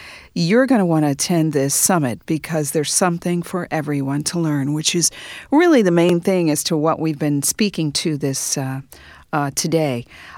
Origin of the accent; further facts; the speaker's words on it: Illinois, United States; They include Ed Stetzer from Wheaton College in my home state of Illinois